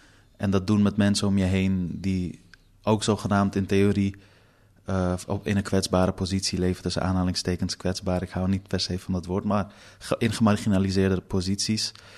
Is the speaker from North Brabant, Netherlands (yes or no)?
no; Amsterdam, North Holland, Netherlands; born or raised there